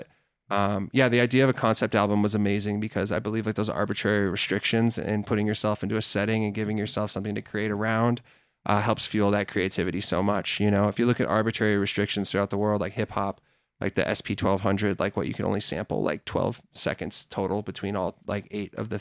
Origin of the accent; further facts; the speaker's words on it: Chicago, Illinois, United States; now in Denver, United States; but I grew up in Chicago, and I feel like, I don't know, maybe because I was younger